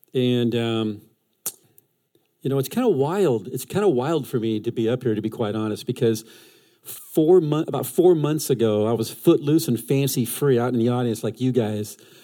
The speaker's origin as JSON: {"language": "English", "region": "California", "country": "United States", "said": "I'm from California. I grew up playing tennis outdoors, so you can probably guess which season I love the most."}